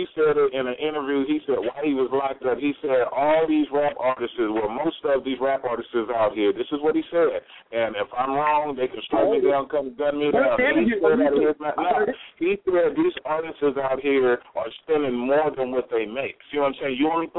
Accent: California, United States; Hey, man, I'm from Cali, man.

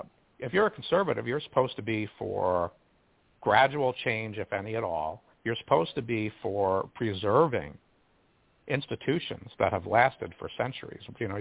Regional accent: New York, United States; accent: New York; I didn't realize I had a New York accent until I went out to Illinois. And people asked me if I was from England.

